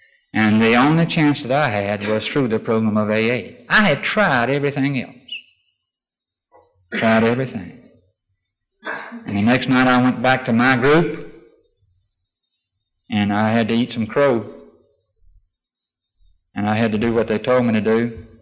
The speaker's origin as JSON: {"language": "English", "region": "North Carolina", "country": "United States", "tie": "born or raised there", "said": "I went back to North Carolina, my home state."}